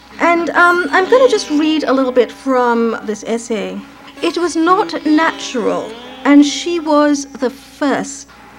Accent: India; also born or lived in North Africa; When I was a child growing up in India and North Africa, there was no way that as a woman I could be valued as a poet.

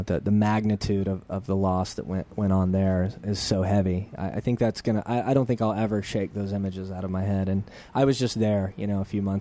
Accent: New Orleans, Louisiana, United States; now in Los Angeles, United States; I was raised in New Orleans. And it was probably the coolest experience anybody could have.

